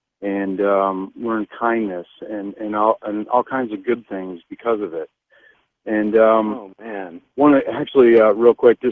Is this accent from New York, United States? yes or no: yes; New York, United States; now in Nashville, United States; I grew up in Western New York, and he's down in Nashville visiting me right now for my birthday.